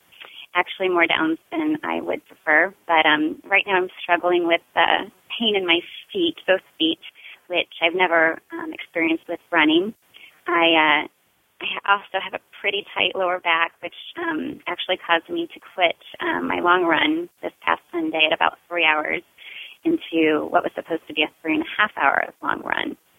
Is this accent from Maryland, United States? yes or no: no; Fort Wayne, Indiana, United States; moved away as an adult; I was transplanted here about 2.5 years ago from my hometown of Fort Wayne, Indiana, due to my husband's job.